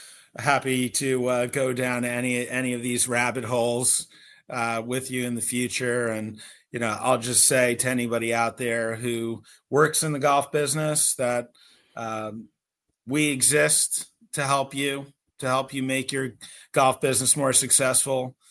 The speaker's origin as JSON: {"language": "English", "region": "Northeast", "country": "United States", "said": "I mean, I'm from the Northeast, so the easy answer is bent grass."}